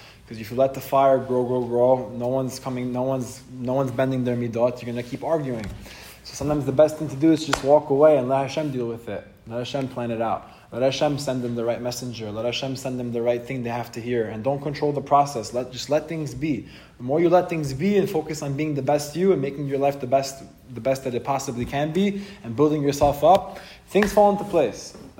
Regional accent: Brooklyn, New York, United States; And he's from Brooklyn. I'm from Brooklyn too.

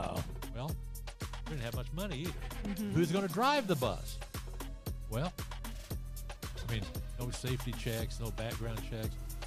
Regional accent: St. Joseph, Missouri, United States; Head Start was already established in my hometown of St. Joseph, Missouri.

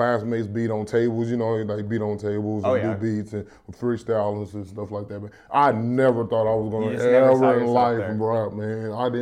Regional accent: Oklahoma City, Oklahoma, United States; Well, originally, man, like I said, I'm from Oklahoma City, Oklahoma. I started doing music, man, when I was 14 years old.

